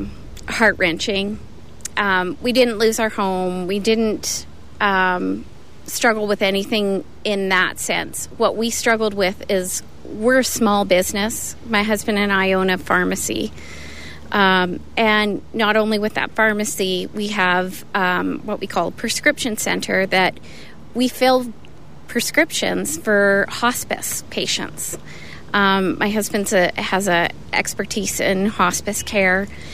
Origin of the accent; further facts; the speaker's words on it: Calgary, Alberta, Canada; And I said, "Oh, no, we're from Calgary."